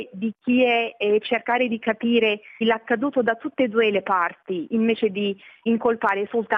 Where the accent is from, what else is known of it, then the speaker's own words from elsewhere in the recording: Turkey; Io sono turca e ho tantissimi amici armeni